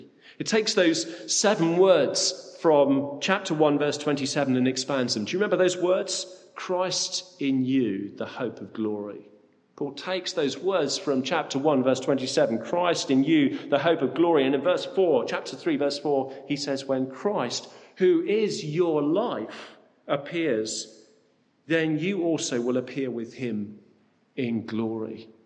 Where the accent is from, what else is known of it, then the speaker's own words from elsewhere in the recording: South West England, United Kingdom; I was brought up in the Forest of Dean, a beautiful part of the country